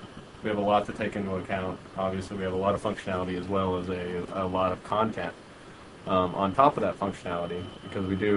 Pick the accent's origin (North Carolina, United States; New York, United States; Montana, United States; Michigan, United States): Montana, United States; I'm originally from Montana, so I can go into the product and go to my hometown in the middle of nowhere in Montana